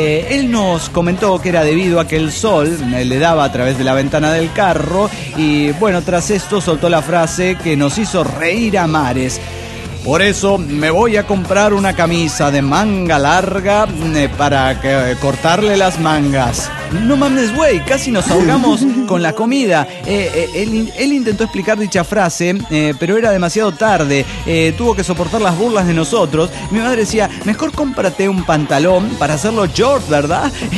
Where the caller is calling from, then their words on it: Cuernavaca, Morelos, Mexico; de Cuernavaca, Morelos, México.